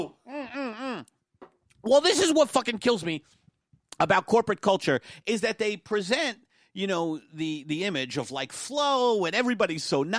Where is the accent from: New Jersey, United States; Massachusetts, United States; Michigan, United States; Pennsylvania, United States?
Massachusetts, United States; Lowell; born there; Catholic school, I was born in Lowell, Massachusetts, Eddie.